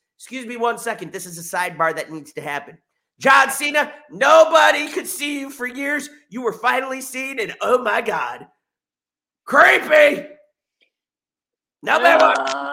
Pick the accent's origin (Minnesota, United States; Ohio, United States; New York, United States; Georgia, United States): New York, United States; Buffalo; as y'all know, Danny comes from my hometown of Buffalo.